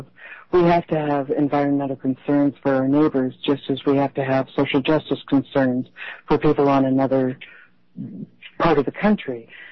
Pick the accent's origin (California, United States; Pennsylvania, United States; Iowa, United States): Iowa, United States; also born or lived in Chicago / New York City; I am not from here. I was originally from Northeast Iowa. I lived in Chicago for 12 years. I lived in New York City for 18 years.